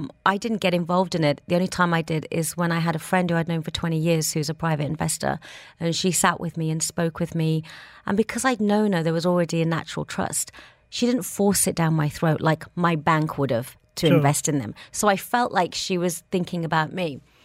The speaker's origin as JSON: {"language": "English", "region": "England", "country": "United Kingdom", "tie": "born or raised there", "said": "growing up in England"}